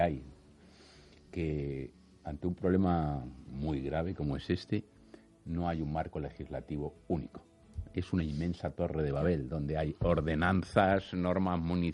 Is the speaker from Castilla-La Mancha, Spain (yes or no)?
no; Asturias, Spain; mira, yo soy asturiano y te voy a contar un caso que es verídico.